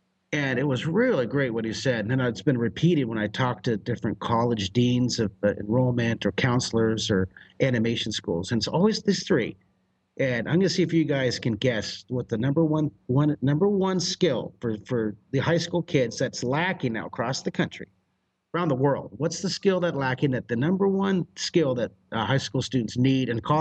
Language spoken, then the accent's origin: English; United States; I'm a American.